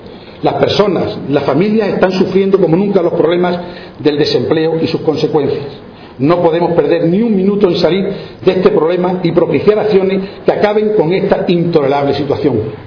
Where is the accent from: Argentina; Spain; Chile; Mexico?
Spain; Extremadura; Nuestra fuerza como extremeños está en nuestro carácter, en nuestra identidad, en nuestra capacidad de supervivencia